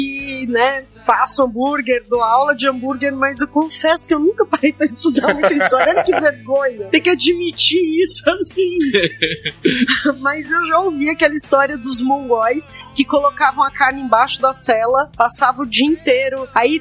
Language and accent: Portuguese; Uberlândia, Minas Gerais, Brazil; born there; Ali em Uberlândia, que é onde eu nasci, né? Sou ali da perto da divisa, chama de Maia.